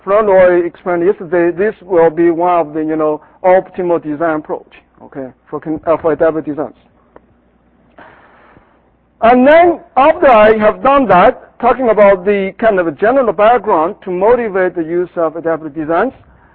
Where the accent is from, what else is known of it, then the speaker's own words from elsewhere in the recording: Canada; So being the Canadian in this workshop, I may take a little bit of a more conservative approach.